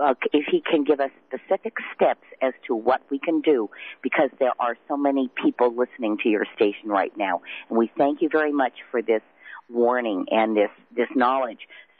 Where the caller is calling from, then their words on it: Colorado, United States; I'm calling from Colorado.